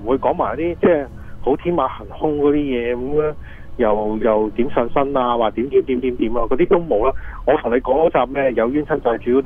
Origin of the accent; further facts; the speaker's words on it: Hong Kong; 咁我哋喺香港長大，